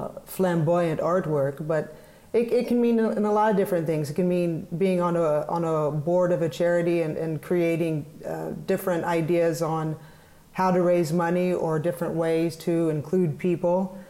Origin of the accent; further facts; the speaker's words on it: Fort Worth, Texas, United States; how I grew up in Fort Worth. I went to Duke.